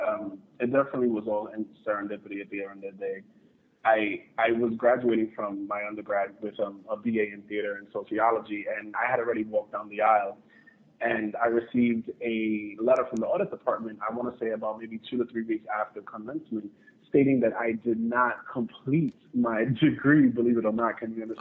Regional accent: New York City, New York, United States; Well, I'm originally from New York City, the South Bronx, and I am an actor.

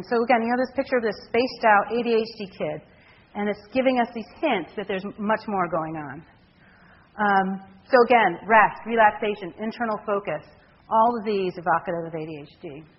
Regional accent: Detroit, Michigan, United States; now in San Francisco, United States; growing up in the Detroit area and then a school in a cow field, I thought that just isn't real.

